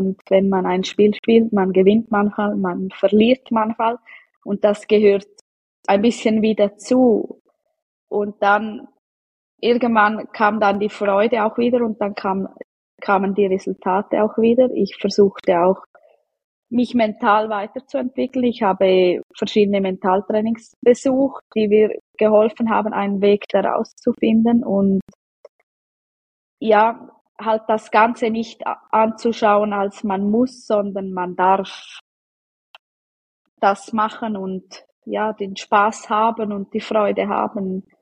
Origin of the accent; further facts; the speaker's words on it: Switzerland; ich komme aus der Schweiz